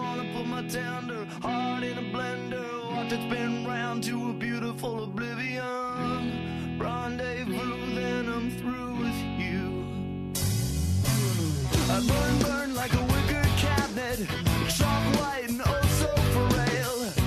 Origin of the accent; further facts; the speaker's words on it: Midwest, United States; accent: Midwestern; My Midwestern accent coming out then.